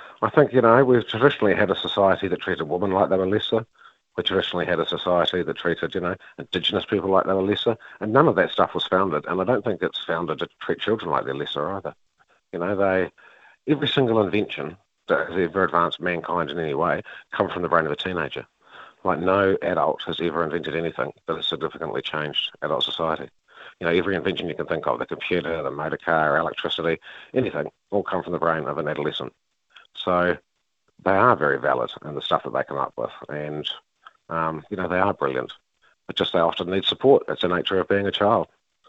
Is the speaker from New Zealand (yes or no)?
yes; South Island, New Zealand; Oh, I'm Ngāti Kahu ki Whangaroa, up around Kyle. Like, I didn't grow up around there. That's just where I whakapapa into. Like lots of other people, I'm urbanised. I grew up in the South Island, so I'm a bit Te Waipounamu centric.